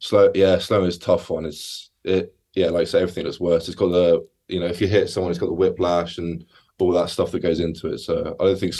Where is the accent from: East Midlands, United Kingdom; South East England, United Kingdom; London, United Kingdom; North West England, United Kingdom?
South East England, United Kingdom; I'm from Berkshire